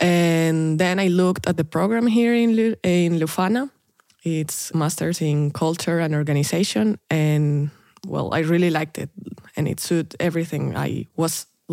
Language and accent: English; Medellin, Antioquia, Colombia; moved away as an adult; now in Germany; I come from Colombia, from a city called Medellin. And I came to Germany because I graduated from my bachelor's in Colombia last year